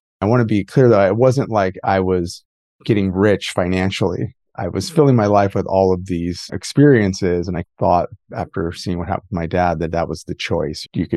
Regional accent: Midwest, United States; I grew up in the Midwest and my parents both, it was a typical blue collar family.

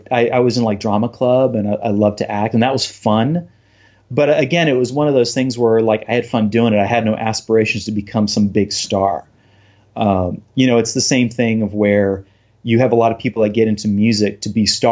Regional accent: Florida, United States; growing up in Florida, I've been to Disney World a lot and I know Disney World well.

